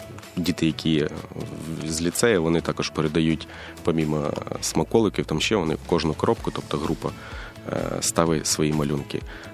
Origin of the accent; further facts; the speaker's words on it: Odesa, Odesa Oblast, Ukraine; ось ми з Одеси, зараз стоїмо на Херсонському напрямку.